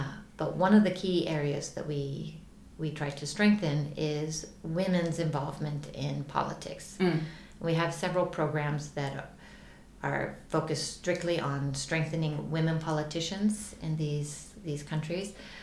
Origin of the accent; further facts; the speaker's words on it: United States; moved away as an adult; now in Stockholm, Sweden; I'm from the United States originally, and I've lived in Stockholm, Sweden for the last 6 years.